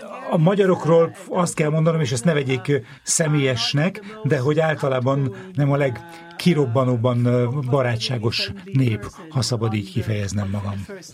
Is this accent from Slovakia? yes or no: no; Germany; Hungarian is a second language; Német vagyok, és ugye Németországban a vallás mára már nem képezi annyira fontos részét az emberek életének